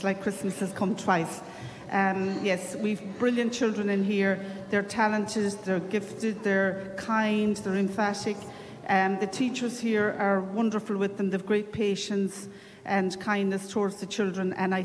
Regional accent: Connacht, Ireland; moved away; No, I came from County Mayo originally.

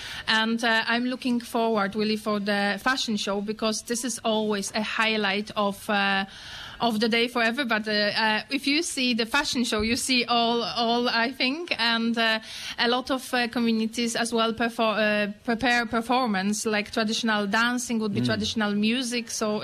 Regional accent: Poland; English is a second language; now in Ireland; I'm originally from Poland, and today I'm representing here not only Polish community in County Donegal

